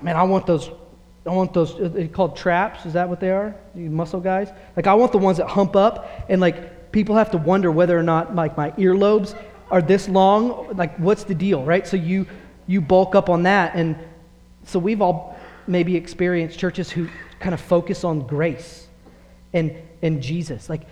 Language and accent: English; the South, United States; I grew up in the South, so we're famous for this, like the hellfire and brimstone churches, right?